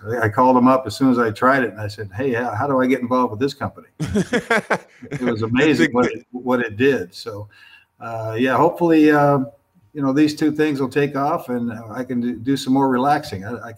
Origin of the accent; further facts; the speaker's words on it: San Jose, California, United States; also born or lived in Utah; I grew up in San Jose, and, I played in a little bit of snow my last 2 years of high school up in Utah, but I'd never skied.